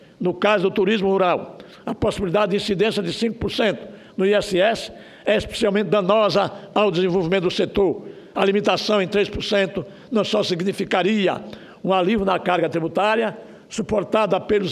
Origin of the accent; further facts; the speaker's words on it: Alagoas, Brazil; Eu sou de Alagoas.